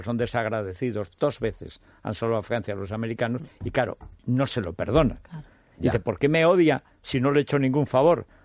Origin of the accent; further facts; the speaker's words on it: Teruel, Aragon, Spain; yo soy de Teruel.